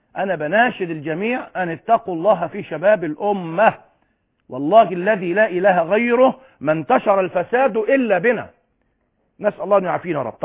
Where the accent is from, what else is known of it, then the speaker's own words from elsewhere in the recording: Egypt; في بلادنا مصر